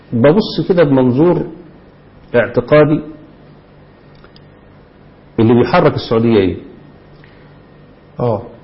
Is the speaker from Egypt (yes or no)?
yes; Egypt; بل إن عندنا في مصر مثلا